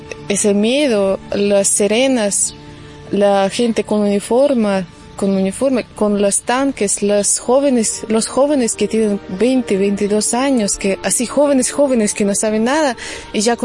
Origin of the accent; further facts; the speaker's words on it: Berdyansk, Zaporizhzhia Oblast, Ukraine; Spanish is a second language; moved away as an adult; also born or lived in Kyiv; Soy de Ucrania, de una ciudad chiquitita que está al lado de Mariupol, de Donbass, que está al lado de Rusia, de Berdyansk. Ahí viví unos 8 años, pero justo antes de la guerra, no sé, unos 4 meses, nos mudamos a Kiev, a capital de Ucrania.